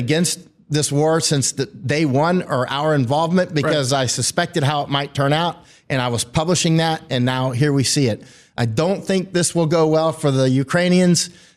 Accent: United States; Well, I am American, and that is my flag.

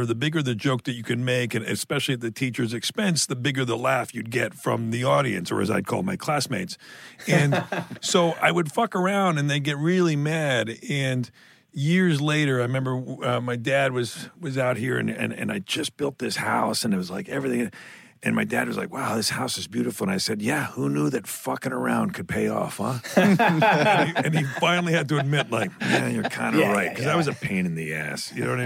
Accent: Canada; I grew up in Canada, so there were a lot of woods to escape to.

